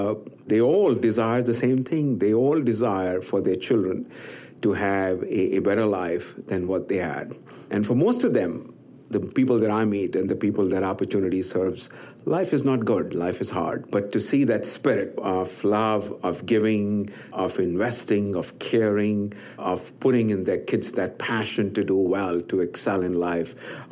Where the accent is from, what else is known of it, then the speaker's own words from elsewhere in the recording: India; I grew up in India, and we didn't have much